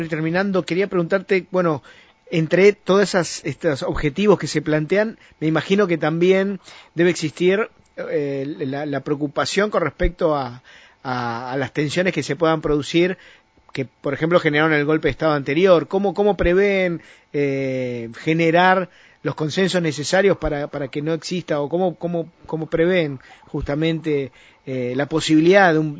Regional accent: Argentina

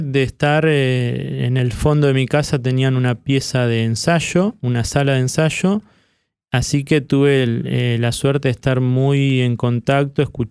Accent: Gilbert, Entre Ríos, Argentina; Donde nací, donde me crié, en el departamento Gualeguaychú, hasta los 17, 18 años que luego me fui a estudiar a Paraná.

